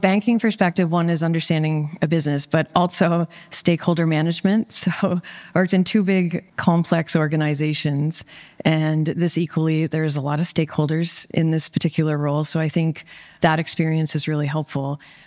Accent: Canada; now in New York, United States; I'm from Canada. I grew up playing what I called soccer at the time.

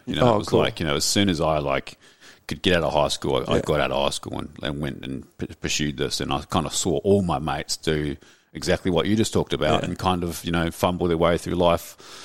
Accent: Wellington, New Zealand; Yeah, so I grew up in Wellington to a single mum.

